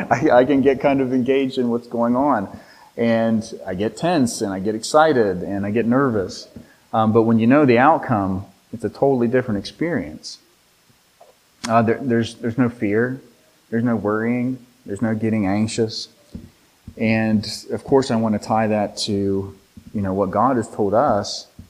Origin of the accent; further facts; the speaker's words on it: West Virginia, United States; I'm from West Virginia, and I'm a West Virginia Mountaineers fan